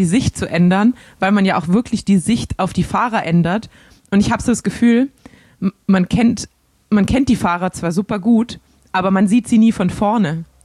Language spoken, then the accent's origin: German; Baden-Württemberg, Germany; accent: Swabian; Du hast einfach nicht so dieses schon total angepasste Schwäbisch meinerseits